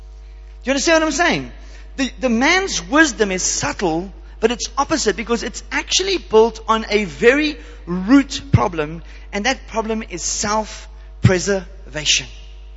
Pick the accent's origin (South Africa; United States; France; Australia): South Africa; as I was growing up in South Africa, life wasn't easy.